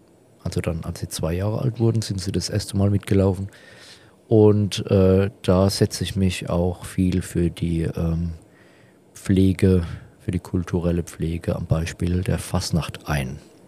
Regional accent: Baden-Württemberg, Germany; Ich bin im Kraichgau groß geworden und hinter diesem beschriebenen Berg von mir eben liegt der Odenwald. Also mein Elternhaus ist das letzte Haus im Kraichgau

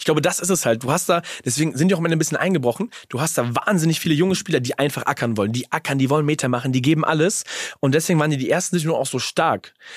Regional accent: Waltrop, North Rhine-Westphalia, Germany; ich komme ja auch aus Waltrop, da hast du natürlich auch viele Bochumer

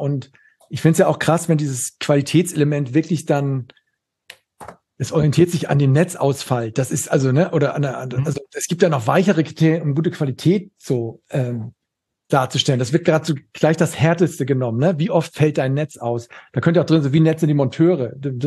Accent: Schleswig-Holstein, Germany; ich komme aus Schleswig-Holstein

